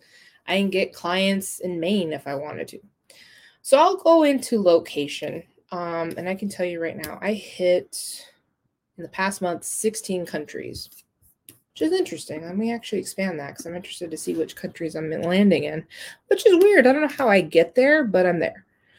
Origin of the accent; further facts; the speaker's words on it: Mexico; Okay, because I am from Mexico originally. I was born there.